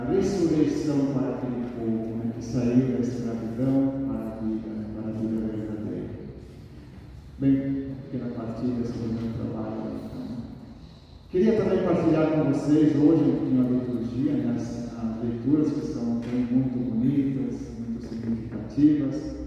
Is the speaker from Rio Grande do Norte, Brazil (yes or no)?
no; Rio Grande do Sul, Brazil; also born or lived in South Korea / São Paulo, Brazil; sou brasileiro, gaúcho, missionário da Consolata.